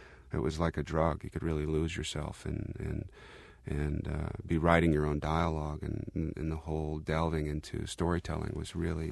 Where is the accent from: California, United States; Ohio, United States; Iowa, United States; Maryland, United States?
California, United States; Paso Robles; born or raised there